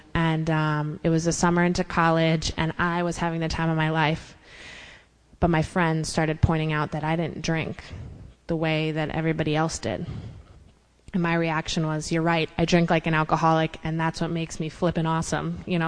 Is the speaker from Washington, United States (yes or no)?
no; Westchester, New York, United States; I grew up in Westchester, and I got sent to boarding school in Rhode Island, and I loved it there.